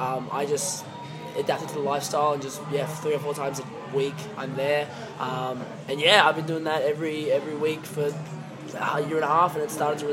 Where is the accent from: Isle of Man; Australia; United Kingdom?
Australia; Wagga Wagga, New South Wales; so I lived in a small town of Wagga Wagga, which is